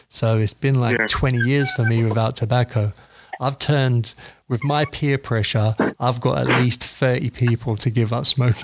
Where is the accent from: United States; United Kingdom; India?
United Kingdom; London; I survived growing up in Northwest London.